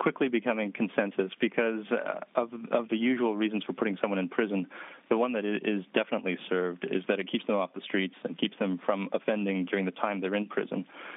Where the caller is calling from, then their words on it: Hong Kong; I'm calling in from Hong Kong right now.